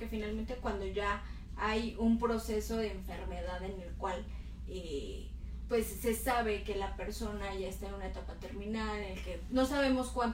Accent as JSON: {"language": "Spanish", "country": "Mexico", "said": "nosotros somos parte de este país"}